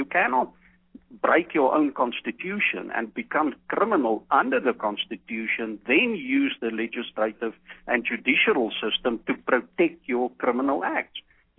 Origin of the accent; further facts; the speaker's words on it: United States; as a fellow American